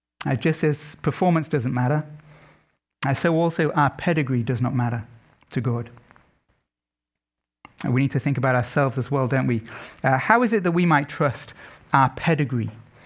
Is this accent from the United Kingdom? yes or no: yes; England, United Kingdom; I can say this as an Englishman